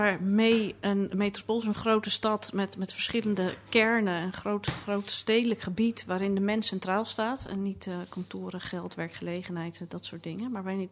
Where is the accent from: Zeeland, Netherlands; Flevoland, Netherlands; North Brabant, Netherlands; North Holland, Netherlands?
North Holland, Netherlands; Amsterdam; toen ik in de jaren 80 opgroeide in Amsterdam en ik wel eens tegen mensen op vakantie of wat dan ook zei, ik kom uit Amsterdam, dat ze dan heel moesten lachen, want ik had geen plat Amsterdams accent.